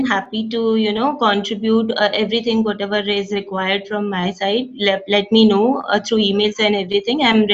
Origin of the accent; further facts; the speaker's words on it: Mumbai, Maharashtra, India; Mumbai. I'm from Mumbai, yes.